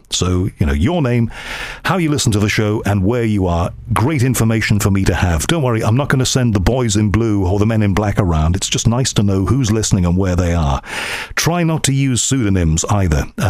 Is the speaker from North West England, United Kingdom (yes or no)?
yes; Liverpool, North West England, United Kingdom; I was brought up in Liverpool on battered cod, chips and mushy peas, times two.